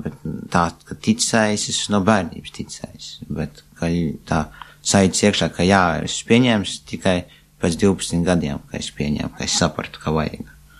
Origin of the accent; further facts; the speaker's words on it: Aizkraukle, Aizkraukle Municipality, Latvia; Piedzimu es Aizkrauklē. Tas ir, tur arī pat dzīvojām.